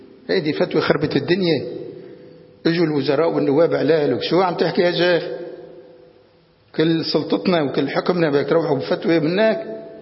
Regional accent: Lebanon; صار عندنا في لبنان السياسي له احترامه بخلاف المشايخ والعلماء

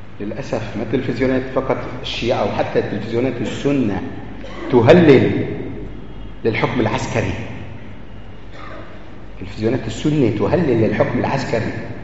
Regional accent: Lebanon; اللي جرى عندنا في لبنان

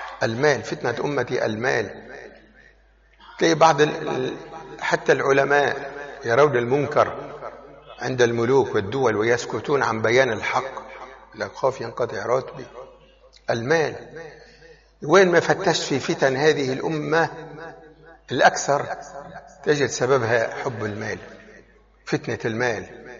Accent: Tripoli, North Governorate, Lebanon; moved away; لما طلعنا من لبنان في مجموعة من عنا من طرابلس طلعوا شباب إلى الدنمارك

